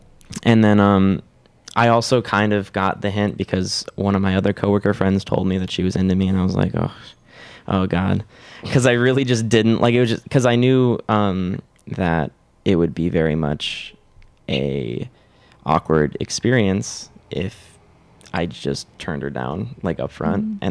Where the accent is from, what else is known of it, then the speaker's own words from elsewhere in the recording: Madison, Wisconsin, United States; I would go to back to Madison, my hometown, and I would go to the Henry Vilas Zoo.